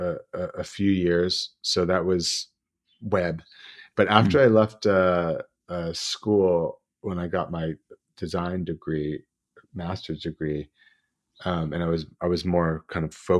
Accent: New York metropolitan area, United States; But I'm from New York, New Jersey. So this is kind of home, anyway.

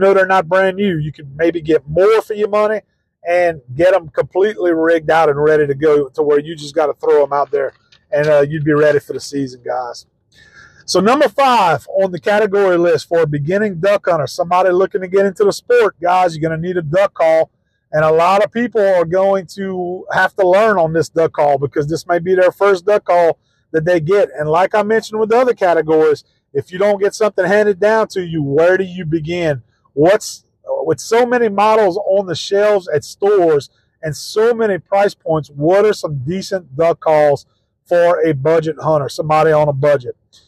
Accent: Louisiana, United States; Duck Commander is right here in my home state of Louisiana.

